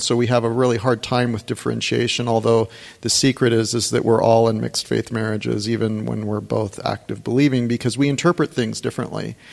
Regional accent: Phoenix, Arizona, United States; So my parents joined the church when I was three, and I grew up in the Phoenix area of Arizona.

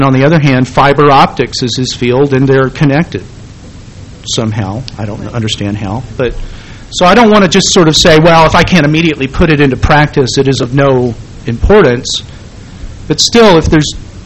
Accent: the South, United States; And growing up in the South myself, and I'll defend it, as they say

